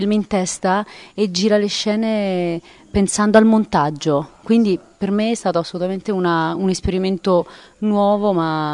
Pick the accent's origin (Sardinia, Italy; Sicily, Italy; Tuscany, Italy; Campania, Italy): Campania, Italy; Naples; ovviamente io sono napoletana, quindi mi è stato facile passare a questo dialetto